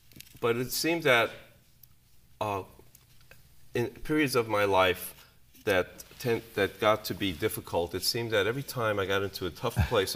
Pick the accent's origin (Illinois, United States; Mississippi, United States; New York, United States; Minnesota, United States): New York, United States; Bronx; In New York. I grew up in the Bronx, actually, and Yankees fan.